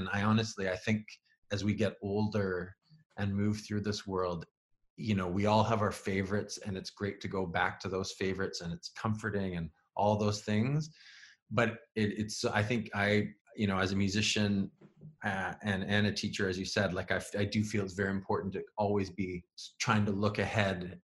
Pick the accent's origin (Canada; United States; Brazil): Canada; Peterborough, Ontario; also born or lived in Guelph / Slovakia / Winnipeg / Montreal; now in Hamilton, Canada; Yeah, so I was born in Peterborough, Ontario, and I grew up in Peterborough, which was great. And I've since then went to university in Guelph and spent some time living in teaching English in Slovakia. And then I lived in Winnipeg